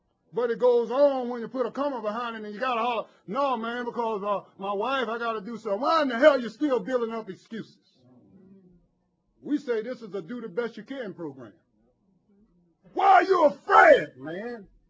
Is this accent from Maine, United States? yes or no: no; Florida, United States; I'm a country boy from dirt roads right outside Orlando, man.